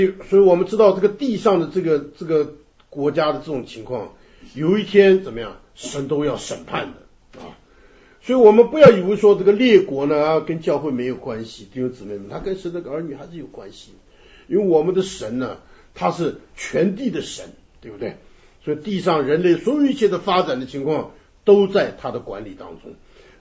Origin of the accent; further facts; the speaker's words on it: China; 有的人像我们是中国人，出生中国人，那我们这个对中国有特别的感情